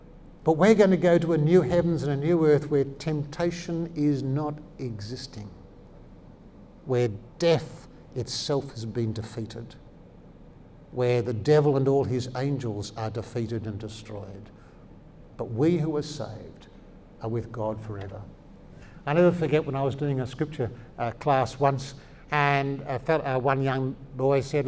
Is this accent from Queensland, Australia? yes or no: no; Sydney, New South Wales, Australia; It's not just a microcosm of what's happening in Brisbane, and I come from Sydney.